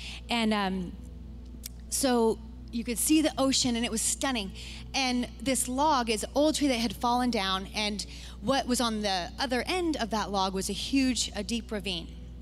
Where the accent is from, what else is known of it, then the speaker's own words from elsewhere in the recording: Oregon, United States; moved away; So I'm originally from Oregon. I grew up building forts and fighting with sticks and playing in dirt.